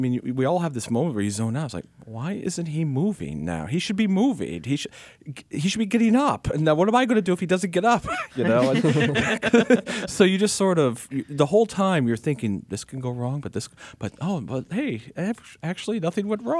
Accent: Madisonville, Kentucky, United States; 83 in my hometown.

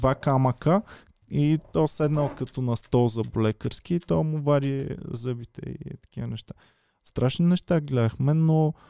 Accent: Stara Zagora, Stara Zagora Province, Bulgaria; Аз имах голяма дилема, защото съм от Стара Загора и много мекаме.

